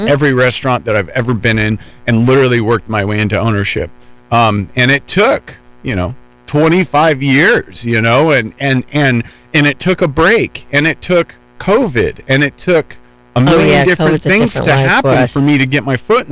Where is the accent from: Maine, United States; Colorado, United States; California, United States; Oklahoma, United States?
Colorado, United States; Okay, well, I'm originally from Colorado.